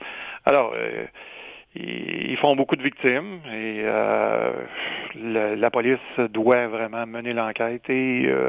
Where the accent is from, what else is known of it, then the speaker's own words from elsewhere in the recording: Trois-Rivières, Quebec, Canada; Trois-Rivières, puisque c'est mon patelin.